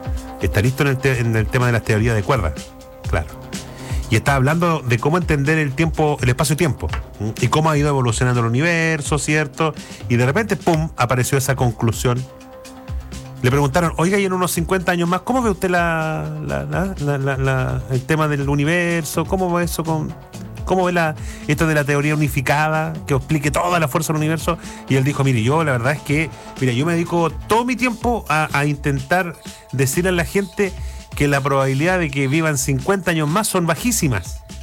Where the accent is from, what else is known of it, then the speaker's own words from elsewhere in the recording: Chile; como buen chileno diríamos